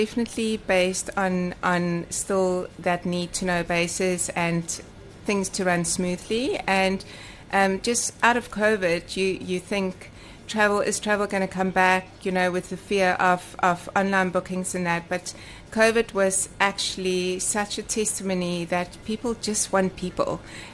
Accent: Durban, KwaZulu-Natal, South Africa; also born or lived in Kimberley / Bloemfontein; I was born in Kimberley, raised a little bit in Bloemfontein, but then we moved to Durban, and I was raised by my mom, single parent, and in about standard 8, what is it now, grade 11, we moved to the North Coast.

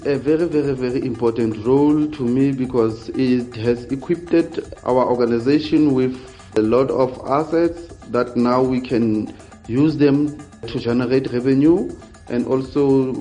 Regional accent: Phuthaditjhaba, Free State, South Africa; English is a second language; from Qwaqwa Phuthaditjhaba, Free State, deep down in the Drakensberg Mountain.

